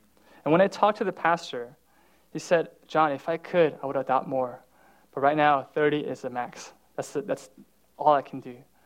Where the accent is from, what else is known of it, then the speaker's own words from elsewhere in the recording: Midwest, United States; yeah, so I grew up in the Midwest, and I went to college at Purdue.